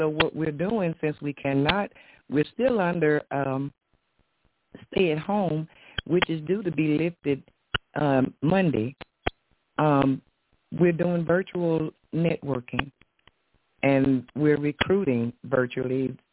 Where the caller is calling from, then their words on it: Missouri, United States; I'm calling from the Boot Hill, Missouri Boot Hill. Vastly rural and sparsely populated.